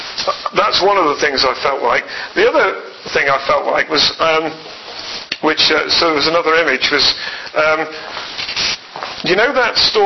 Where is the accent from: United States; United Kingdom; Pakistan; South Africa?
United Kingdom; England; It's all about our sovereignty. It's all about who we are as British people.